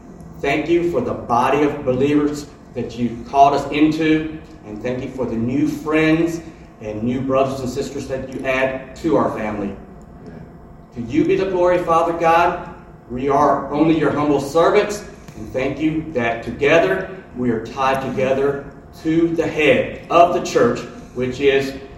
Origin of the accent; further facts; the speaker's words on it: Memphis, Tennessee, United States; So I'm from Memphis, Tennessee